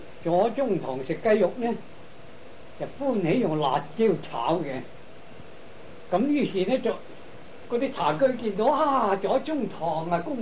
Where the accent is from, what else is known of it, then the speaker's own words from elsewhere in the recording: Shunde, Guangdong, China; 我係順德人啦，都喺順德人，